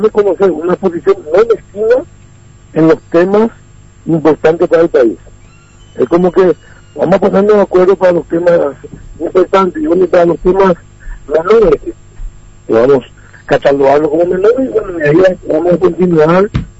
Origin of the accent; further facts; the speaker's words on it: Paraguay; tenemos que hacer fuerza junto a todos los paraguayos